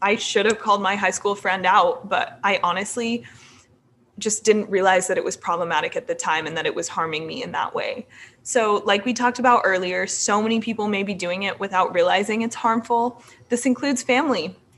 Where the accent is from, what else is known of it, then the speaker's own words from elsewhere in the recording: Utah, United States; in high school, I'm from Utah, so not as bad as Alabama, but I was also the only brown girl in my grade at the time